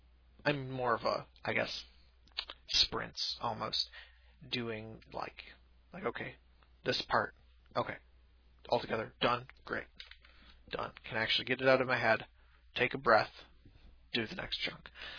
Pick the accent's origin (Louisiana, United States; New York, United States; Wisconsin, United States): Wisconsin, United States; I'm from Wisconsin, which is sort of baby Russia, not in the sense that everyone from Russia moved there, but in the sense that it's sort of Russia for babies. So it's still pretty hardcore and pretty cold